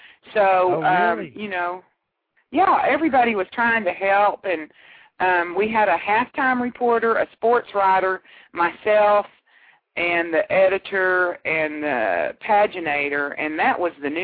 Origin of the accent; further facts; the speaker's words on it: Texas, United States; Their accent was heavy, and, you know, I'm from Texas. I don't talk to people all over the world.